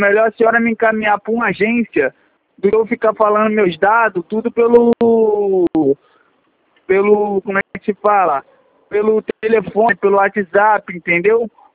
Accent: Rio de Janeiro, Brazil; Sim, sou Rio, sou do Rio.

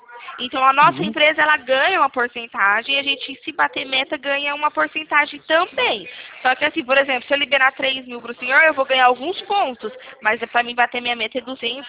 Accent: Campinas, São Paulo, Brazil; Eu sou daqui de Campinas

